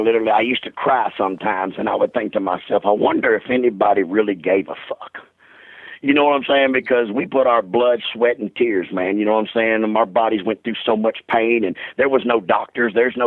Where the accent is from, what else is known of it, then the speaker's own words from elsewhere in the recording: Sydney, New South Wales, Australia; born there; I was born in Sydney, Australia.